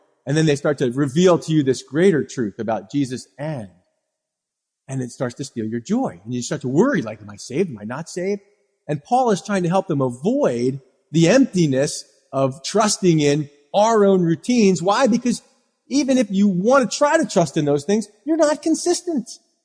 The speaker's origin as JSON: {"language": "English", "country": "United States", "tie": "born there", "said": "I was born in America and I was baptized as an infant."}